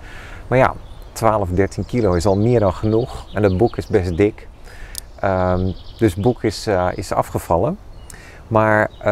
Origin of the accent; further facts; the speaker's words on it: Rotterdam, South Holland, Netherlands; Ik ga gewoon vanuit Rotterdam, mijn thuisstad, lopen.